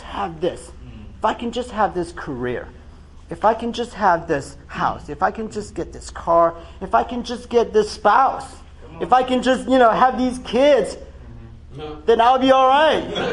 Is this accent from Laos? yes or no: yes; Laos; moved away; When I came over from Laos, we were a poor family.